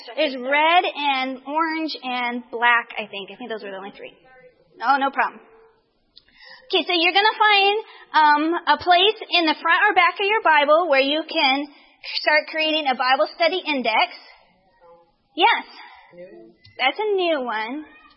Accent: Arizona, United States; born or raised there

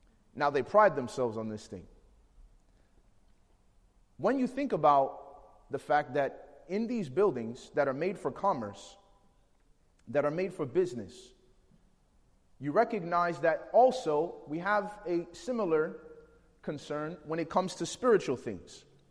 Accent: Chicago, Illinois, United States; I grew up in Chicago, and there was a time where the Sears Tower was the tallest building in the world.

